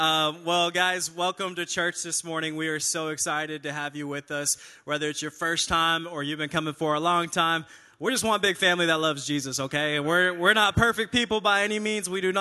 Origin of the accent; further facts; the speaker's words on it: Paris, Texas, United States; I'm Texan, born and raised. I'm from a small town called Paris.